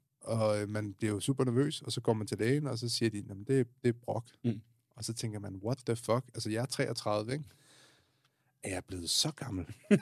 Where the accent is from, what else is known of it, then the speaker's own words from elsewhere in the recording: Amager, Capital Region of Denmark, Denmark; Jeg var fra Amager